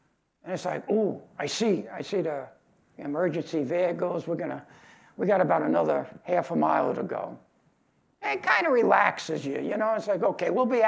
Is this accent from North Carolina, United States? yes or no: no; Brooklyn, New York, United States; also born or lived in Long Island; You know, I was brought up in Brooklyn and moved to Long Island, and between Long Island and Brooklyn was the Bell Parkway.